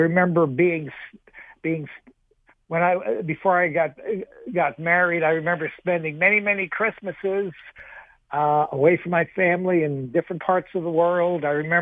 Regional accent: New York City, New York, United States; I mean, I grew up in New York City, and we always liked it when the snow came

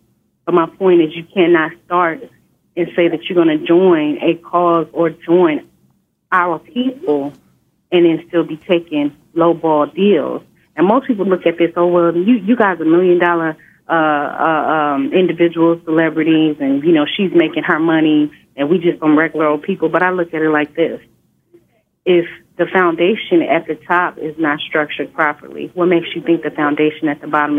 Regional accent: Inglewood, California, United States; I grew up in Inglewood, California.

